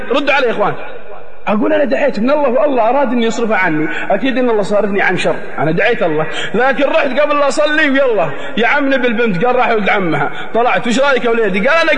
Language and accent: Arabic; Saudi Arabia